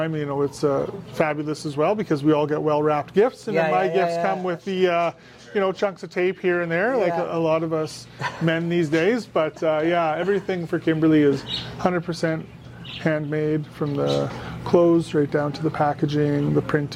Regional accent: Kelowna, British Columbia, Canada; moved away as an adult; I came from Kelowna originally, from the Okanagan.

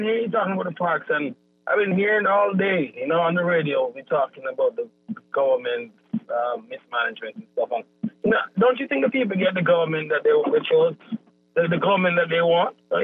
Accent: Jamaica; moved away; I'm originally from Jamaica, originally.

